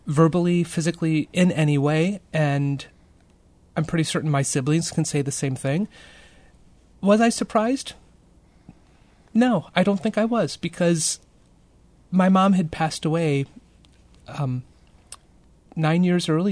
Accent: Ohio, United States; Correct. Born and raised in Ohio.

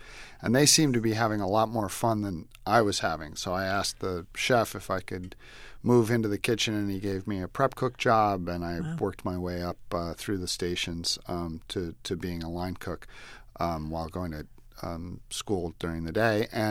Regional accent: New York City, New York, United States; Well, you know, I grew up in New York City, which is an amazing place to grow up if you're interested in food

